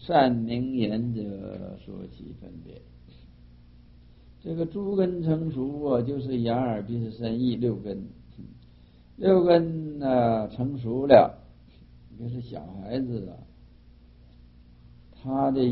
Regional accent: China; 你像就是我们中国人没有学过英文的

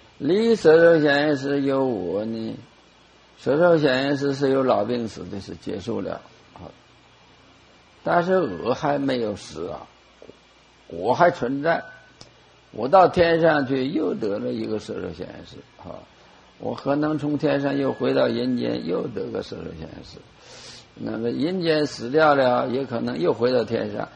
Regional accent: China; 我看我们中国人可能会接受了这个思想哈

